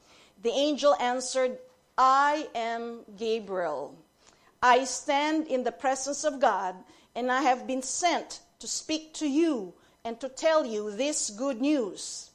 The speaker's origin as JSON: {"language": "English", "country": "Philippines", "said": "Most of us, we come from the Philippines, and back home in the Philippines, we have what we call traditions."}